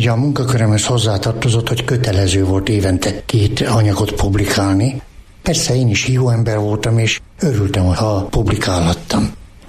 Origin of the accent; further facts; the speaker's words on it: Abasár, Heves, Hungary; also born or lived in Gyöngyös; Minden szomszédomról regényt tudnék írni, csodálatos emberek éltek Abasáron. Abasár az egy olyan község volt, amely alapjába véve szegény volt.